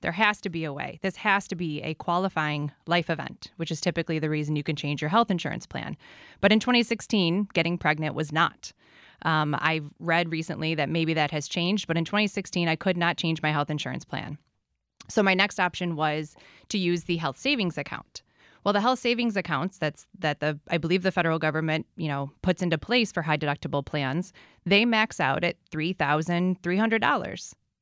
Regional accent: Rochester, New York, United States; also born or lived in Washington, D.C.; So I grew up in Rochester, but moved away to Washington, D.C. for 10 years. So when I moved back to Rochester in 2014

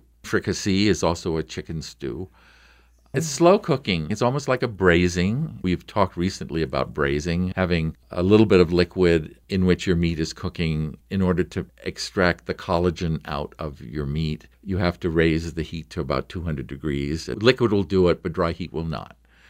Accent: San Francisco, California, United States; I grew up in San Francisco.

